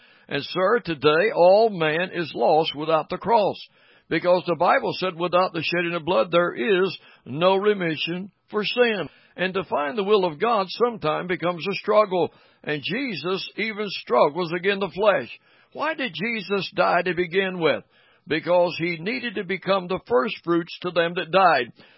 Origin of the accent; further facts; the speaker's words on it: Williamson, West Virginia, United States; I was born in Mingo County. I was born in Williamson, West Virginia back in 1935. I was born a West Virginian. I've lived in West Virginia all my life.